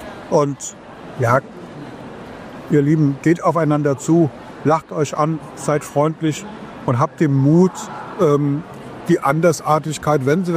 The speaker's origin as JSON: {"language": "German", "town": "Ingelheim", "region": "Rhineland-Palatinate", "country": "Germany", "also_born_or_lived": "Mainz", "said": "wir kommen ja mal aus Ingelheim und Mainz"}